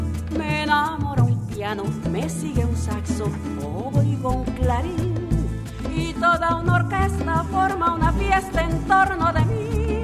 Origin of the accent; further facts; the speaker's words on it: Colombia; Yo soy colombiana.